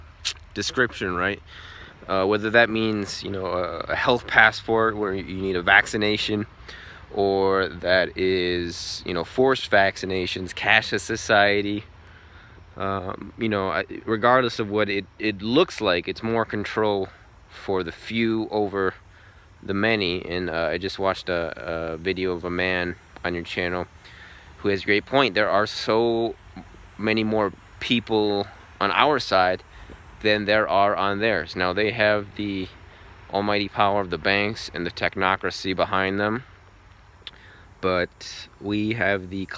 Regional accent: Wisconsin, United States; I'm from Wisconsin, by the way. … I'm 25, so I'm somewhat of a young buck still here.

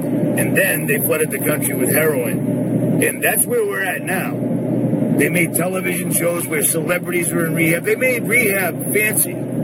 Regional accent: Lynn, Massachusetts, United States; I was from Lynn, Massachusetts, and every once in a while, we would do a job where we would have a hockey bag full of pharmaceuticals.

